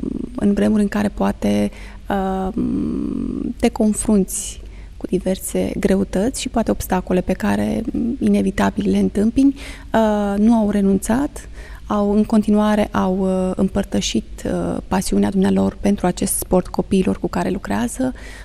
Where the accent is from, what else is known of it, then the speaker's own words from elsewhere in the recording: Bârlad, Vaslui County, Romania; born there; deși nu m-am născut în Iași, m-am născut în zona Moldovei, la Bârlad, și recunosc că și atunci când eram copil am avut ocazia să vin relativ des în orașul Iași